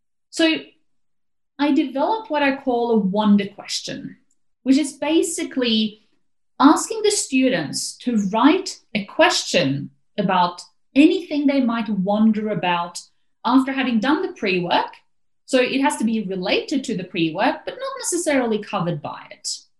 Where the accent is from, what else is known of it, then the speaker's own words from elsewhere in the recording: Norway; So as you mentioned, I grew up in Norway.